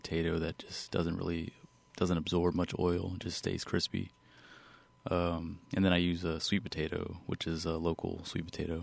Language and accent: English; Louisiana, United States; also born or lived in Houston, Texas; I was born in Texas and lived in Houston until I was five. Uh-huh. Then I moved to Louisiana, and I've lived here the past 22 years.